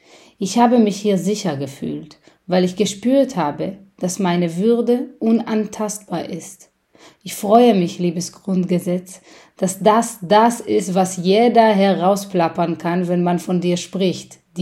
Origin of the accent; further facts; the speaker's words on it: Israel; German is a second language; now in Germany; ich bin in Israel geboren und aufgewachsen, lebe seit 15 Jahren in Deutschland